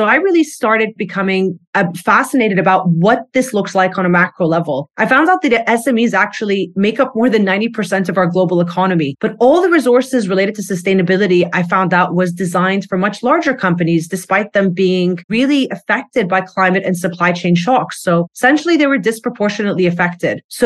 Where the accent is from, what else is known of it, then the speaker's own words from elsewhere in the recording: United Arab Emirates; I grew up in the UAE, so that made me really aware of how the climate was changing over the years.